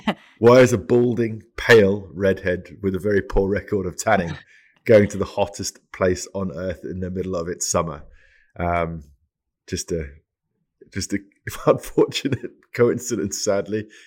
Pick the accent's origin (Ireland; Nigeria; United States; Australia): Australia; So basically, when my generation growing up in Australia